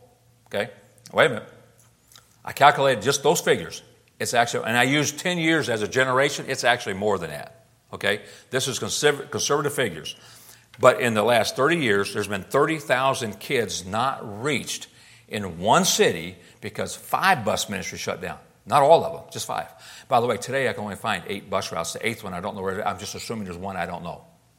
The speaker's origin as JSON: {"language": "English", "town": "Tampa", "region": "Florida", "country": "United States", "tie": "born or raised there", "said": "I grew up in Tampa, Florida. The first bus ministry I ever saw was in Tampa, Florida, Good Shepherd Baptist Church. My cousins rode a bus to that church."}